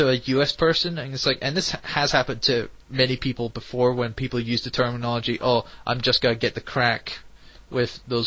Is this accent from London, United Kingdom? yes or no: no; Scotland, United Kingdom; I actually come from the UK, I come from the Highlands